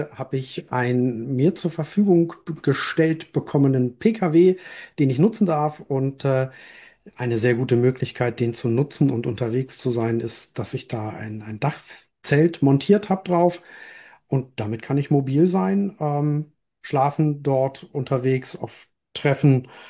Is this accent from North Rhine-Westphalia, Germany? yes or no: no; Cuxhaven, Lower Saxony, Germany; also born or lived in Hamburg; now in Schleswig-Holstein, Germany; Wie man hört, komme ich aus dem Norden, bin an der Küste aufgewachsen, am Tor zur Welt in Cuxhaven groß geworden. Bin 55 Jahre und schon ein paar Jahre lebend in Hamburg, jetzt wieder in Schleswig-Holstein